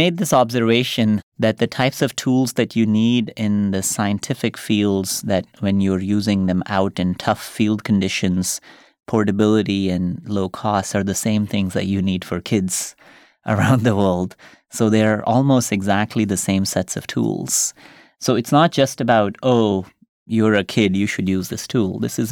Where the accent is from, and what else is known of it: Rampur, Uttar Pradesh, India; born or raised there